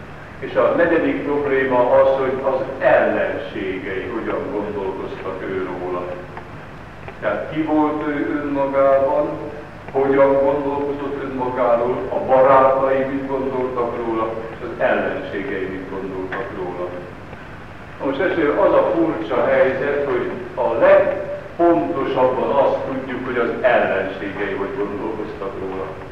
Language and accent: Hungarian; Hungary; Én rólam mondjuk el lehet mondani azt, hogy magyar vagyok, férfi vagyok